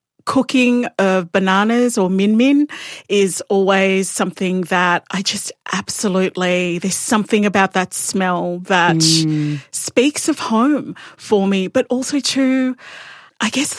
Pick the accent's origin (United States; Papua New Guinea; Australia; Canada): Papua New Guinea; Rakunut, East New Britain; I am from Rakunut villages and so close to the ocean.